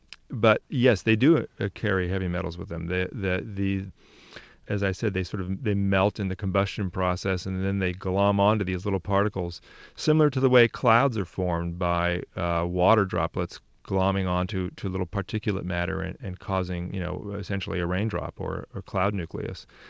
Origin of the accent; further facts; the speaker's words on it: California, United States; I mean, I grew up in Silicon Valley and was used to celebrating the wonders of electrons